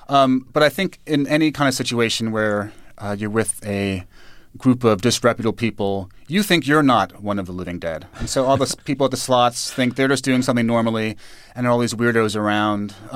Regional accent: New York City, New York, United States; born or raised there

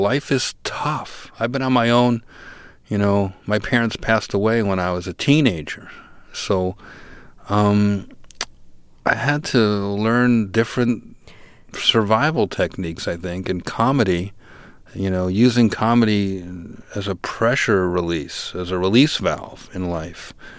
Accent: Newark, New Jersey, United States; I grew up in New Jersey, in Newark, New Jersey, and I was kind of a scrawny kid, and my dad owned a catering hall.

